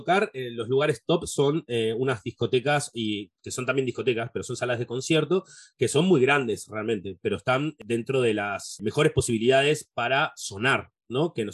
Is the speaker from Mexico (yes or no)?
no; Argentina; Como así como argentinos, como tocayos míos, o de Latinoamérica.